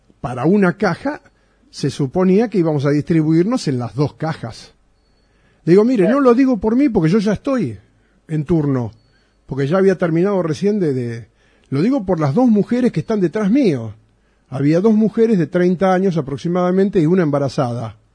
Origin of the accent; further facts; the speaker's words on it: Argentina; Eso somos nosotros, los argentinos.